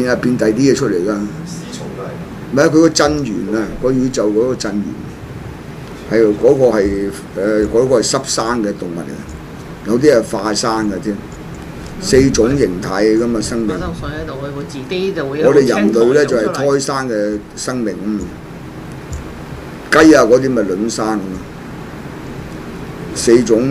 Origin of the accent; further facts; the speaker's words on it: China; 我哋係中國人